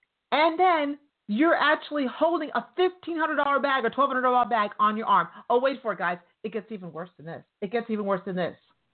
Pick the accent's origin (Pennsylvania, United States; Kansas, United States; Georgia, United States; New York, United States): New York, United States; I'm sorry, but I'm a New Yorker.